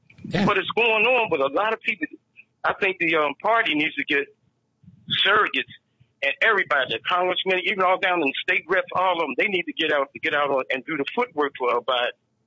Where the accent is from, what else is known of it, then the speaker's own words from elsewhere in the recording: Philadelphia, Pennsylvania, United States; Because I told him I was from Philly, and he's from Pittsburgh.